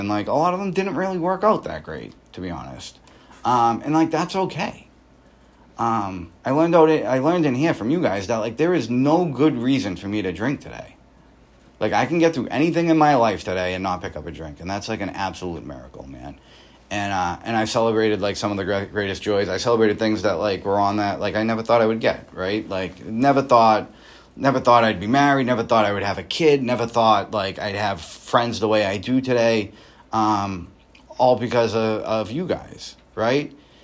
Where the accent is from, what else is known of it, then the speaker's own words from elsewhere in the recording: Boston, Massachusetts, United States; I grew up in East Boston, guys. They're not smoking hookah over there, right?